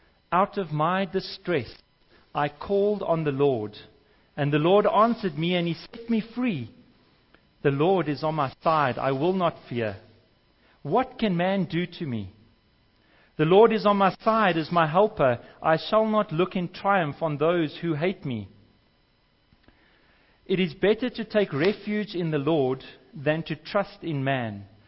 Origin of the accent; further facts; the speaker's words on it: Cape Town, Western Cape, South Africa; originally from Cape Town, born and bred in the Cape, and still battling as to whether I should be supporting the Stormers or the Sharks.